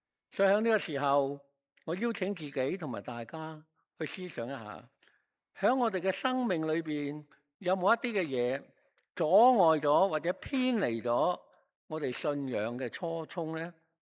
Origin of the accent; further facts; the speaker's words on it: Chaozhou, Guangdong, China; 特别我是潮州人，我是潮州人呢